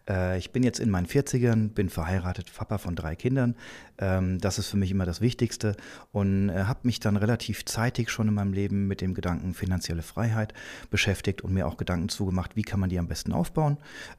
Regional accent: Hesse, Germany; born there; Da ich gebürtig aus dem Vorort von Frankfurt komme

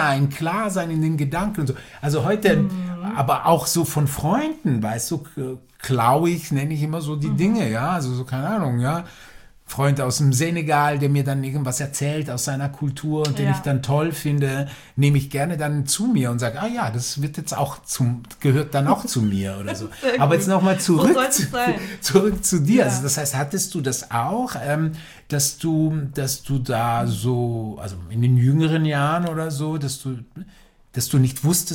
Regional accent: Switzerland; In der Schweiz. Als ich Italiener, in der Schweiz oder? War, wurde ich immer als Italiener beschimpft.

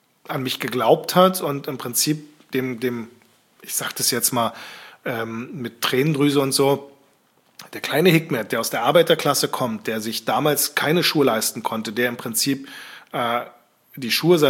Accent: Turkey; now in Berlin, Germany; ich als Türke selber

